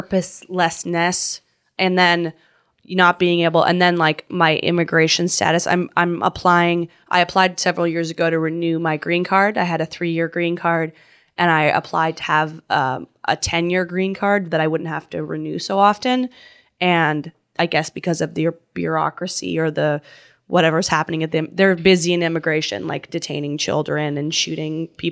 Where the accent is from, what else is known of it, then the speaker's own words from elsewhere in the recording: Canada; now in United States; and I'm a Canadian immigrant who's been lawfully living in this country for over 10 years.